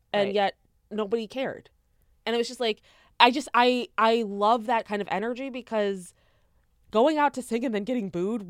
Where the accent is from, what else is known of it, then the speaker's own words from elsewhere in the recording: Chicago, Illinois, United States; So I'm originally from Chicago. I was born in a suburb, Chicago suburb, for those that don't know.